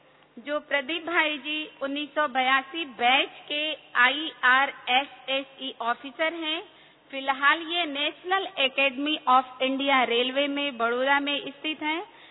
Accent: Varanasi, Uttar Pradesh, India; मैं बनारस से हूँ

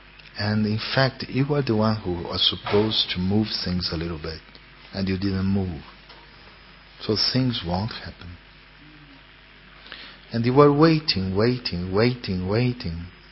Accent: São Paulo, Brazil; English is a second language; I'm from one city, São Paulo. I was born in Brazil. And São Paulo is like everything.

